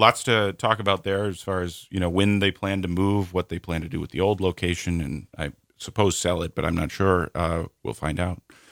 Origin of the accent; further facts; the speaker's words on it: Minnesota, United States; I'm from Minnesota